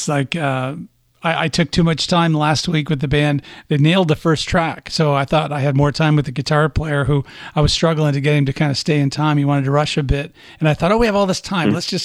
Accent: Midwest, United States; born or raised there; now in Arizona, United States

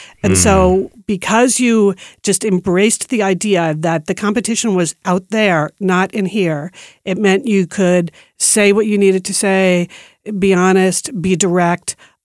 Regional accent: East Coast, United States; now in Beaverton, United States; I grew up on the East Coast, and when I moved to Nike, I was moving from New York City to Beaverton, Oregon.

